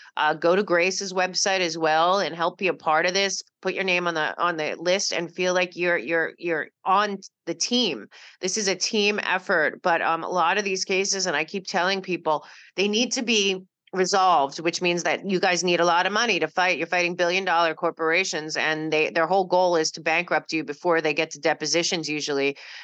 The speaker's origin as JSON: {"language": "English", "region": "New York", "country": "United States", "accent": "New York", "said": "Yeah, you know my accent."}